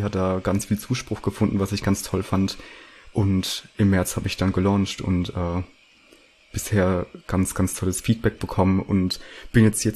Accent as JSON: {"language": "German", "region": "Rhineland-Palatinate", "country": "Germany", "tie": "born or raised there", "lives_now": "Berlin, Germany", "said": "Ach so, und also jetzt bin ich gerade in der Pfalz, wo ich aufgewachsen bin, 14 Jahre lang. Und ich wohne aber eigentlich gerade fest in Berlin. Und da studiere ich auch."}